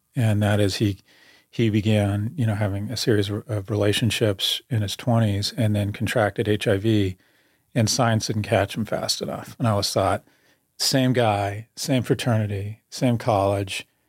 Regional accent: California, United States; And when I grew up in California, the University of California, which is, you know, seminal in my life

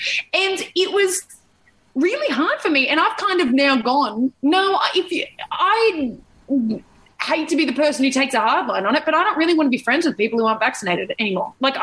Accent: Sydney, New South Wales, Australia; growing up in Sydney, like they're not like, you know, I mean, they're not prevalent as that misinformation.

